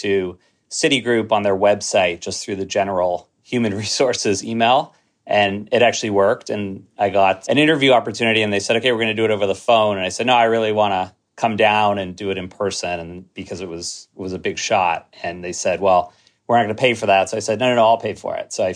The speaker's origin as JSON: {"language": "English", "town": "Toronto", "region": "Ontario", "country": "Canada", "tie": "born or raised there", "said": "So grew up in Toronto, youngest of three brothers."}